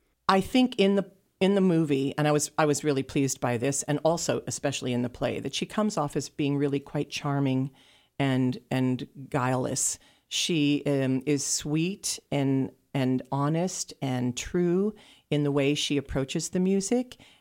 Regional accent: Pennsylvania, United States; So I'm from Pennsylvania, but I don't really speak like the people in Pennsylvania.

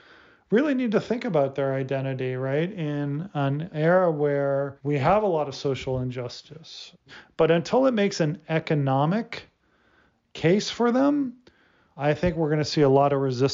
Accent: Ohio, United States; now in Pittsburgh, United States; I grew up a Steeler fan, even though I grew up in Ohio.

